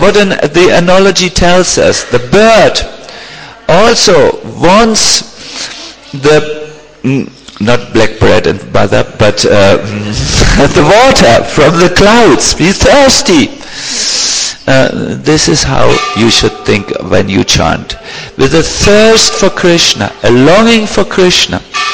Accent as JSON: {"language": "English", "country": "Germany", "said": "I must tell you, I'm from Germany, and Germans eat bread and butter."}